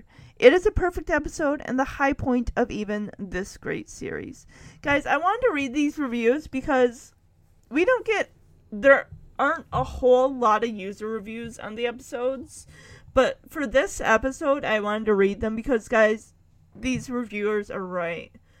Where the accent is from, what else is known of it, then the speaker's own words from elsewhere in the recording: Lowell, United States; Because I grew up in Lowell, and it's a farming community, a farming town, and they had 4-H.